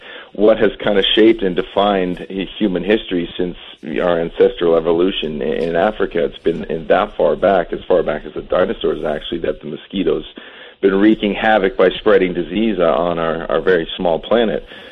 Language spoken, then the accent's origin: English; Sarnia, Ontario, Canada; moved away as an adult; also born or lived in Hamilton; now in Grand Junction, United States; I am Canadian. I was born in Hamilton and grew up in Sarnia, Ontario. I moved to Colorado. My wife is born and raised here in Grand Junction, so I moved here to be with her 8 years ago.